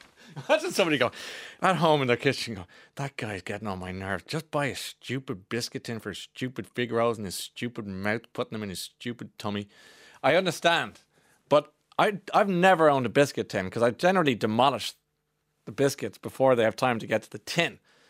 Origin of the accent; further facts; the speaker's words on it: Belfast, Northern Ireland, United Kingdom; I'm from Belfast. I spend a lot of time in Dublin.